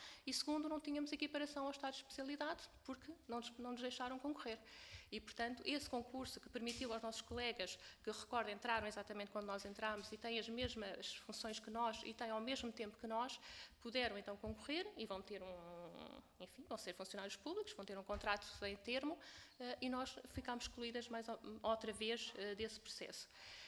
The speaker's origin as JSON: {"language": "Portuguese", "region": "Lisbon", "country": "Portugal", "said": "Eu sou de Lisboa, a minha colega é do Porto, e estamos lá na Guarda, e queríamos ir naturalmente para as nossas zonas de origem."}